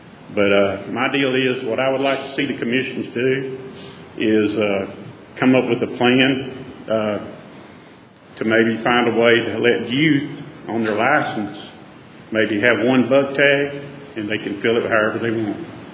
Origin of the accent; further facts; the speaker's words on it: Pollock, Texas, United States; I'm from Pollock, Texas, which is north of Lufkin, about 12 miles.